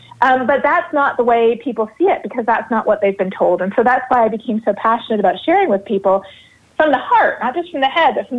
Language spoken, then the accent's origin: English; Canada; also born or lived in South America; now in United States; I grew up in Canada and in South America, and outside the U.S., there is not nearly the same statistics as there are within the U.S.